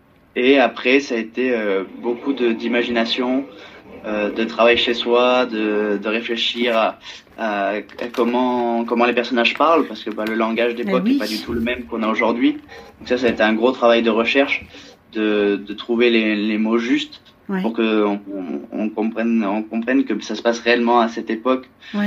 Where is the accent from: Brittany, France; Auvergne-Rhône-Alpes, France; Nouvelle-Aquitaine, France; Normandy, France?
Nouvelle-Aquitaine, France; Mussidan; Non, alors en fait, je viens précisément de Mussidan